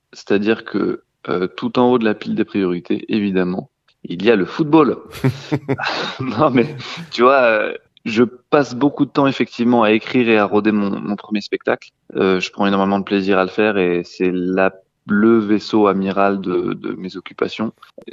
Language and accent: French; Chaville, Île-de-France, France; j'ai grandi à Chaville, dans les Hauts-de-Seine, dans le 92.